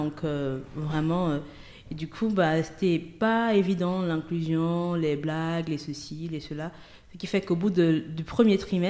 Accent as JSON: {"language": "French", "country": "Gabon", "also_born_or_lived": "Toulouse, France", "said": "j'ai 27 ans. Je viens d'abord du Gabon, ensuite j'ai vécu à Toulouse."}